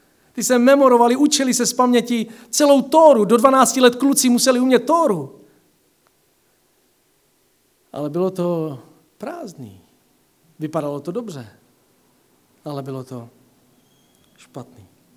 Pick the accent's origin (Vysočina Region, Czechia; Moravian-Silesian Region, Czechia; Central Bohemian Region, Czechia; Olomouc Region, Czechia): Central Bohemian Region, Czechia; Pocházím od Berounky, žiju v záplavovém pásmu a když přijde povodeň, nic neodolá.